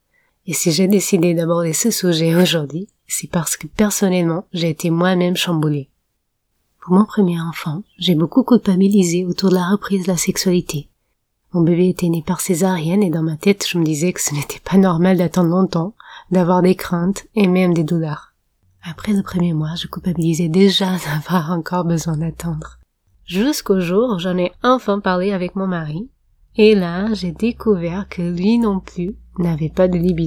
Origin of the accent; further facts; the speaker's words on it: Portugal; accent: Portuguese; French is a second language; si tu t'interroges sur mon accent, je suis portugaise